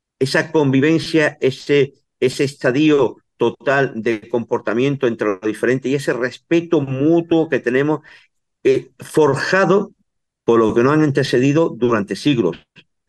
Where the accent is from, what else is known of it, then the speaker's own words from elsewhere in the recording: Melilla, Spain; judíos, y en esto voy a ser muy tajante, somos españoles merinenses de origen judío